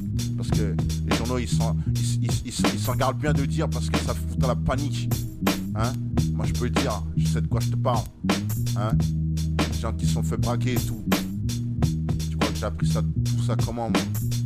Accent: Paris, Île-de-France, France; Moi, je viens de Paris. Hein. Je viens de Paris. Je suis arrivé dans 19, dans ma thèse. J'avais 5 piges et j'en ai 23, mec.

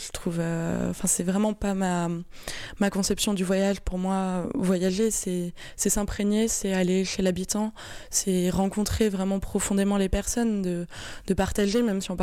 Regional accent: France; en tant que Français en plus, on est très très privilégiés

